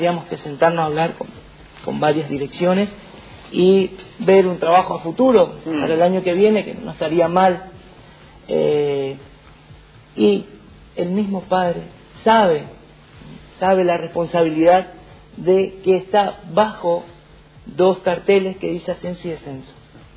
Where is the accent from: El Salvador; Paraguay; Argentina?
Argentina; Nosotros somos un pueblo argentino